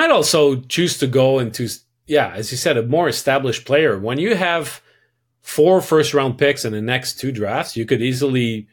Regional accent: Canada; accent: French; So, sorry, there is no H on assets. That's my French accent right there.

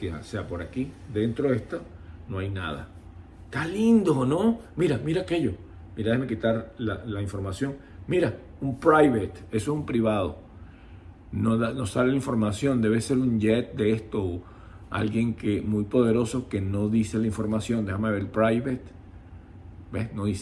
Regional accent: Valencia, Carabobo, Venezuela; Vamos a poner Valencia, yo soy de Valencia.

